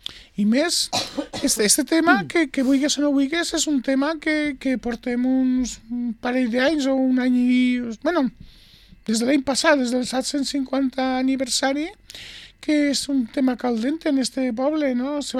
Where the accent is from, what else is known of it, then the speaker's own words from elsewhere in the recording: Valencian Community, Spain; van perdre la nostra identitat majoritàriament, eh? Com a valencians.